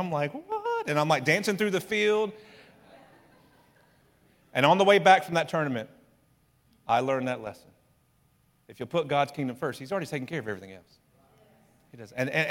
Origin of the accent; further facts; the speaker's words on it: Alabama, United States; I'm from Alabama, and they gave me money.